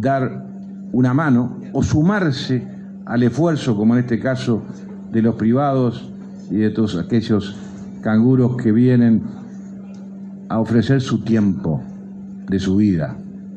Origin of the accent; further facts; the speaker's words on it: Uruguay; Siempre aparecen las cosas que nos dividen como uruguayos, pocas veces las cosas que nos unen